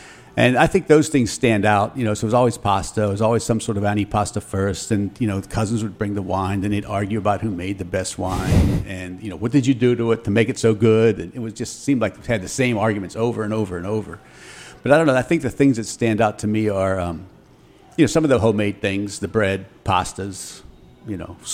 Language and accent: English; McKeesport, Pennsylvania, United States; I started cooking in my hometown of McKeesport, just outside of Pittsburgh.